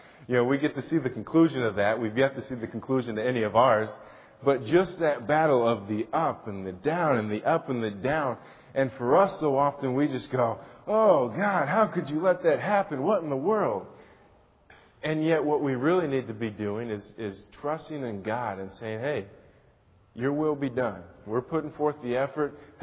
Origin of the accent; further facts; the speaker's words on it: Jamaica; born there; I became a Christian at a very young age. And my dad's a pastor. I was born in Jamaica while he was teaching there.